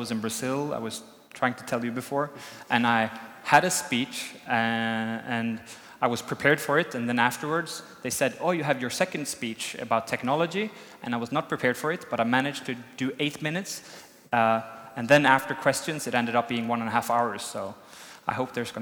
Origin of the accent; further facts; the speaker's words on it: Sweden; English is a second language; I come from Sweden. We have a socialist background. We don't like classes in Sweden.